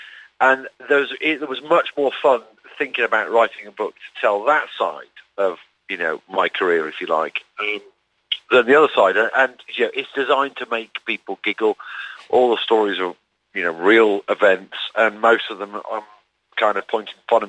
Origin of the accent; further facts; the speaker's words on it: Newcastle, North East England, United Kingdom; I was brought up in Newcastle